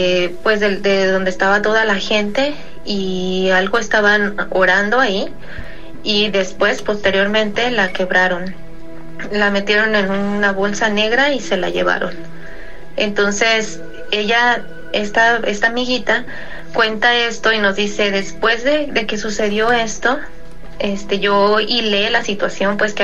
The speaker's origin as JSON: {"language": "Spanish", "town": "Guadalajara", "region": "Jalisco", "country": "Mexico", "said": "de Guadalajara."}